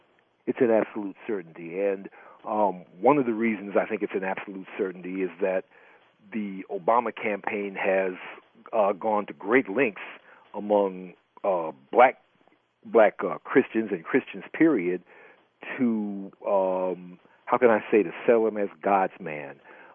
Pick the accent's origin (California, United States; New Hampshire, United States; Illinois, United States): Illinois, United States; Chicago; moved away; Now, I'm from Chicago, and I'm even from the neighborhood that he represents, although I don't live there. Now, I moved out of Chicago at the end of 2000.